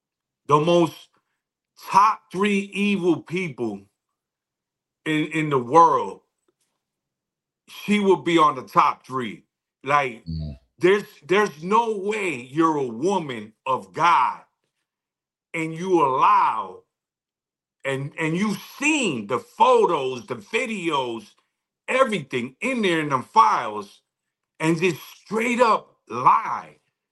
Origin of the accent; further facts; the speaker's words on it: United States; $4,000 grand and I'm American and I can't even get a dollar from you?